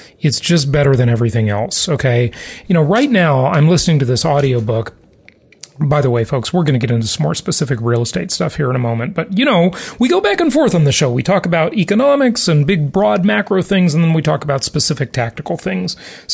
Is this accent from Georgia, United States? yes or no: no; Los Angeles, California, United States; born or raised there